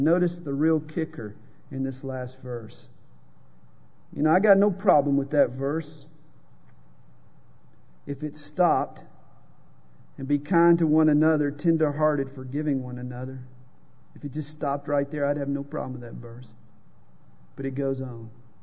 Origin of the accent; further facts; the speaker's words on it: the South, United States; accent: Southern drawl; I'm from the South. And you know what tips them off? Hi, y'all. My accent is a dead giveaway. It's the Southern drawl.